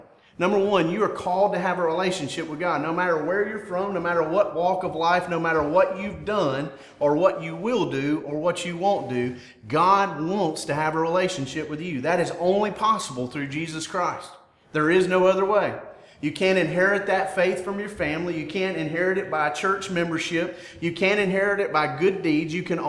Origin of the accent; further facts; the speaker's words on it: McCall, Alabama, United States; I grew up in McCall, Alabama. You can hear it in my accent, okay? I was from the country, and I never thought about leaving there. That was my hometown.